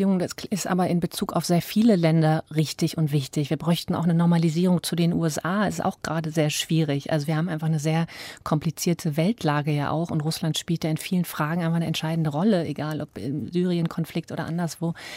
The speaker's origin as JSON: {"language": "German", "region": "Berlin", "country": "Germany", "tie": "born there", "said": "ich bin zufällig in West-Berlin geboren"}